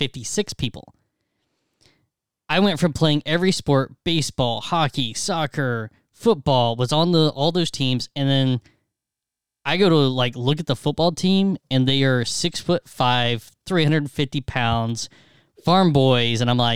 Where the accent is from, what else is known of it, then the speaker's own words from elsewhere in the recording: North Carolina, United States; also born or lived in Atlanta, United States; So I was born in Atlanta, yeah, but we left when I was in third grade. So I don't remember much of it, right? And then lived in North Carolina. And then my freshman year in high school, we moved back.